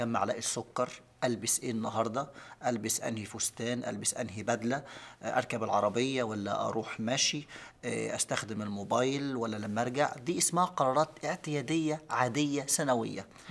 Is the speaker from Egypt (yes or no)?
yes; Egypt; او بيسموها عندنا في مصر الزنقات